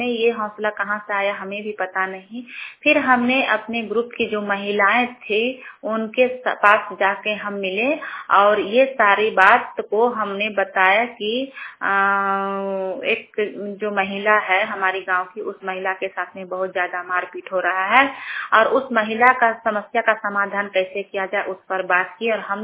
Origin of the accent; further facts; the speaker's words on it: Churchu, Jharkhand, India; और मैं चूरचू प्रखंड की रहने वाली हूँ।